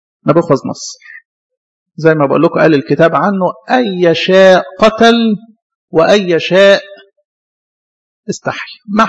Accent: Egypt

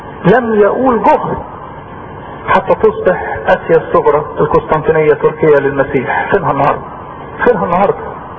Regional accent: Egypt; احنا يا مصريين لينا في الشهداء دول اكتر من النص

